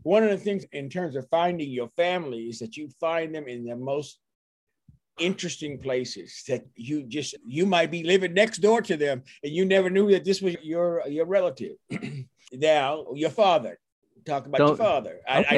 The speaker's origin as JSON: {"language": "English", "town": "Fayetteville", "region": "North Carolina", "country": "United States", "tie": "born or raised there", "also_born_or_lived": "Japan", "said": "I grew up all over Japan, North Carolina, just different places that my father had gone, but they really settled in North Carolina because he was at Fort Bragg. That's where I went to high school in Fayetteville"}